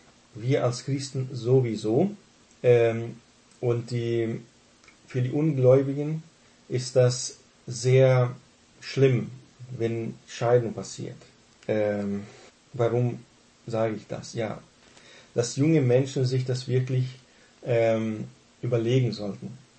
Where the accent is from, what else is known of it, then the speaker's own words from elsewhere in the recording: Southern Brazil, Brazil; Wir sind aufgewachsen in Südbrasilien, auf dem Land und in Kleinstädten und in einer Umgebung, wo viele Deutschstämmige lebten. Wir selber sind deutschstämmig